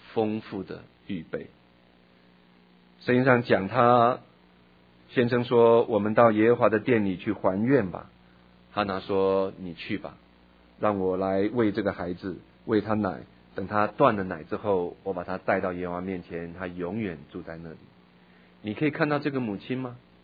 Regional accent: China; 不像我们中国人，有很多人做和尚

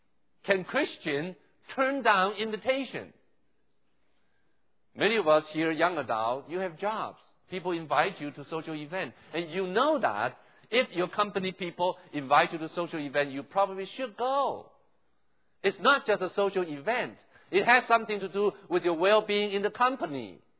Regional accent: Taiwan; growing up in Taiwan, I know that's pretty much the customary in Taiwan.

